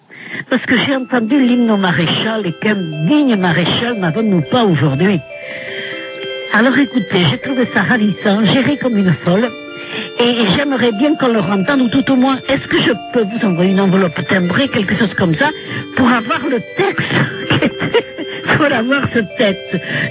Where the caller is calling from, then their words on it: Occitanie, France; d'Amassade dans l'Ariège, c'est tout près de la frontière espagnole. Enfin bon, je vais avoir 79 ans